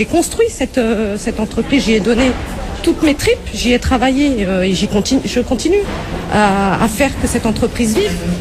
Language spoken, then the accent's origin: French; Argenteuil, Île-de-France, France; born there; Alors, mon pays, c'est la France, je suis née à Argenteuil.